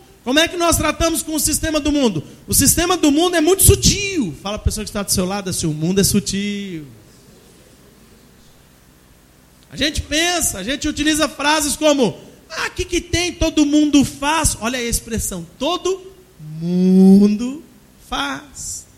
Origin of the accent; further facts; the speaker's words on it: Brazil; now in Portugal; Não é porque eu sou brasileiro, vivo em Portugal, passo por isso